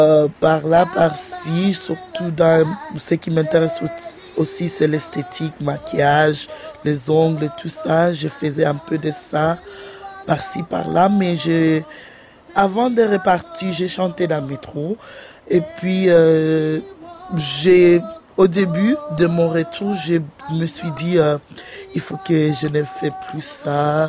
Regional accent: Soweto, Gauteng, South Africa; moved away as an adult; now in Paris, France; j'ai 36 ans et je viens de l'Afrique du Sud, Soweto exactement. Et puis je suis ici à Paris, ça fait 3 ans, mais... J'ai vécu à Paris avant. La première fois que je suis arrivée à Paris, c'était en 1998.

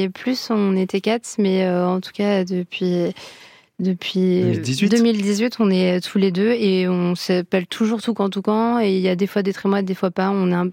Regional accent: Centre-Val de Loire, France; now in Tours, France; quand je suis arrivée à Tours, dans la grande ville, parce que je viens du Loir-et-Cher, je suis venue faire des études de sociologie

